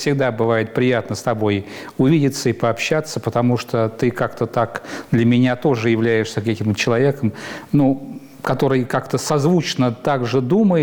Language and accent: Russian; Moscow, Russia; я москвич, родился в Москве.